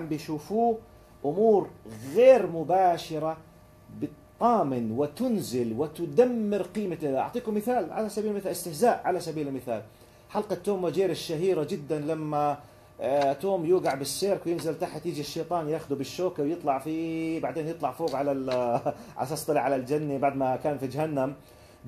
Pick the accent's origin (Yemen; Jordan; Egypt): Jordan; كوني أنا من الأردن عم بحكي عما شيء أنا شهدته